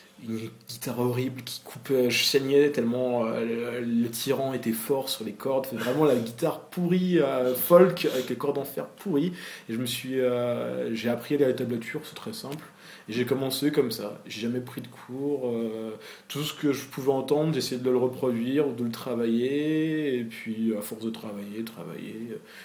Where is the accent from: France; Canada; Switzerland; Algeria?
France; Faverges, Auvergne-Rhône-Alpes; quand je suis arrivé au lycée à Annecy, je suis de Faverges.